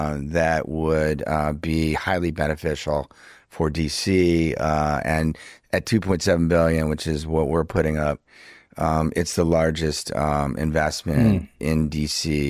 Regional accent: Chevy Chase, Maryland, United States; And, you know, I grew up there. I grew up in Chevy Chase, Maryland.

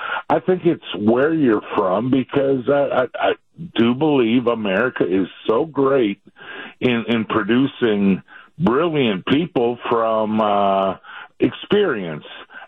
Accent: Horicon, Wisconsin, United States; And I'm not a Connie. … from Horicon.

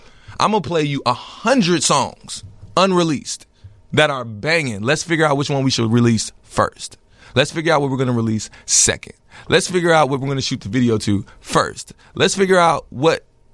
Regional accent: Broadview, Illinois, United States

